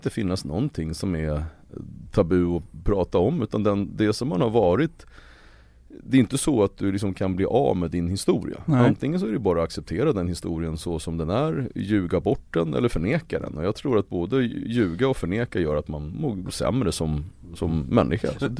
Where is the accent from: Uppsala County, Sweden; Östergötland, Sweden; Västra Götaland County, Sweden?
Uppsala County, Sweden; Uppsala; Som de människorna som jag umgicks med och där jag växte upp.